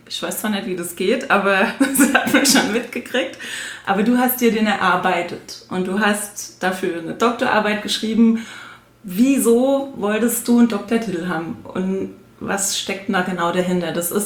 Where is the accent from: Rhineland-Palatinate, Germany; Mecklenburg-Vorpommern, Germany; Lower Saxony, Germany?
Rhineland-Palatinate, Germany; accent: Rhenish Hessian; wir machen so ein bisschen Rheinhessisch, Hochdeutsch gemischt, gell?